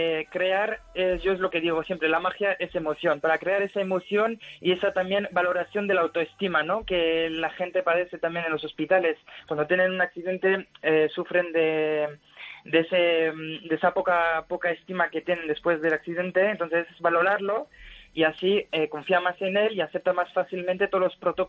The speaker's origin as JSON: {"language": "Spanish", "country": "France", "second_language": "Spanish", "lives_now": "Valverde del Fresno, Spain", "said": "Sí, es que soy francés y actualmente estoy en un pueblo en Extremadura, en Valverde del Fresno."}